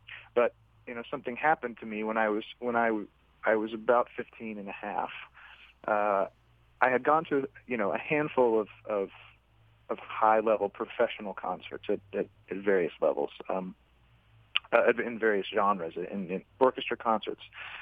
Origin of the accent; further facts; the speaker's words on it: Georgia, United States; I grew up outside of Atlanta, Georgia. So I'm a Southerner by birth.